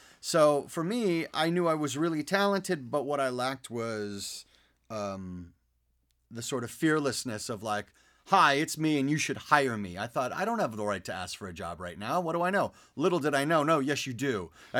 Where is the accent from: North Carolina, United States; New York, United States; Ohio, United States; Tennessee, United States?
New York, United States; Manhattan; born there; sure, I was born in Manhattan. But then once you leave and go out to the burbs, back then, you weren't exposed to people from all over the world.